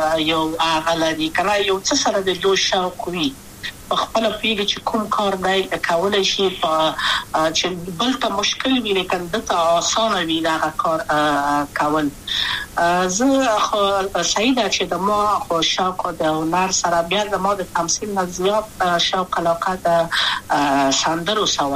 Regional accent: Kabul, Afghanistan; also born or lived in Wardak; د پلار مې د وردګو ولایت ته خلک کېدلې، د کابل په تخته پل سیمه کې یم او لویا شویم کابل که یم.

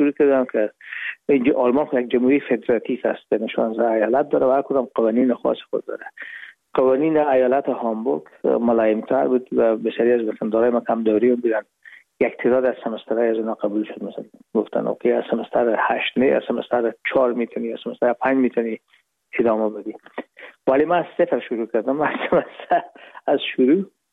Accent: Herat, Afghanistan; now in Hamburg, Germany; ما رفتیم از کابل به هرات و پیش از اینکه فاکولته رو پایان برسانیم یا دیپلمی بگیریم از هرات از طریق زمینی داخل مرز ایران شدیم

